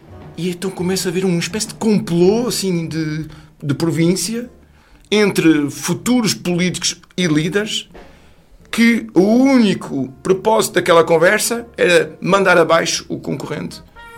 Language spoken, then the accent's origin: Portuguese; France; Portuguese is a second language; Nós em França, como lusodescendente, em França falávamos francês para os pais, que nos falavam em português